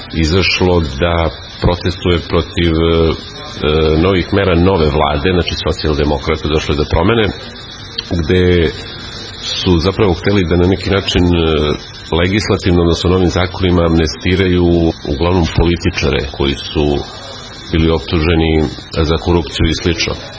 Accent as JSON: {"language": "Serbian", "country": "Serbia", "said": "kako mi kao Srbi imamo neke stereotipe"}